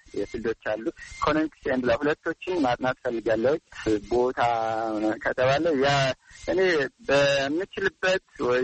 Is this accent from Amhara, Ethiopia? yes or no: yes; Amhara, Ethiopia; born there; ምዕራብ ጎጃም ሁሉን ሰከላ ወረዳ ነው የተወለድኩት፣ ገጠራማ ክፍል ነው።